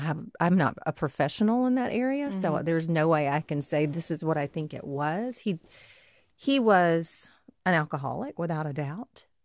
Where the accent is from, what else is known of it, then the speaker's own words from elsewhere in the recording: Frankville, Alabama, United States; when I was growing up in Frankville, Alabama